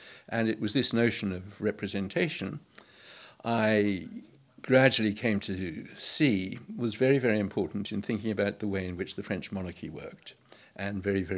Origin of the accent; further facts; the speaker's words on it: Zimbabwe; because I come from Zimbabwe, and it was hard to avoid thinking about politics and political ideas in that particular context